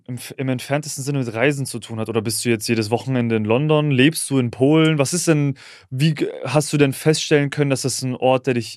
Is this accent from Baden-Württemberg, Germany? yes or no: yes; Mannheim, Baden-Württemberg, Germany; born there; now in Cologne, Germany; Also ich bin gebürtiger Mannheimer, aber ich wohne auch seit 7 Jahren in Köln jetzt. Also ich bin auch geflüchtet von zu Hause.